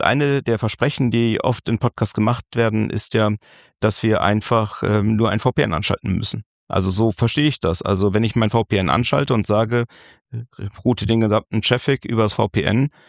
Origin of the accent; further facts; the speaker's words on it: Bremen, Germany; Aber ich bin eigentlich ein Mensch, der aus Bremen kommt. Ich komme aus dem Norden